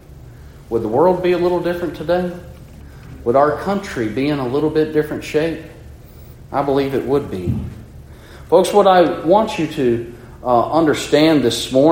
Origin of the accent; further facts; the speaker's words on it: Alabama, United States; I'm a Braves fan. I'm from Alabama primarily, originally. And I think all of us from the South are Braves fans. It's just how we grew up.